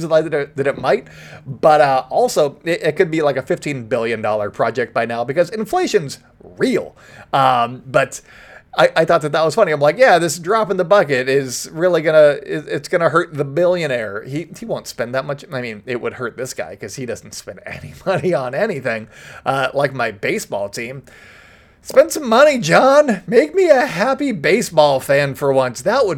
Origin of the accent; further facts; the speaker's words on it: California, United States; Being that I grew up in Contra Costa County and driving on 680